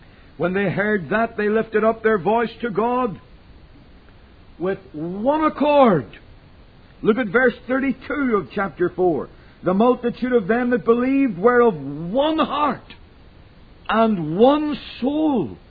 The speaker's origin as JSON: {"language": "English", "region": "Northern Ireland", "country": "United Kingdom", "moved": "yes", "lives_now": "United States", "said": "I'm not an American, as you've probably gathered from my accent. It's not quite pure Yankee or pure Dixie either."}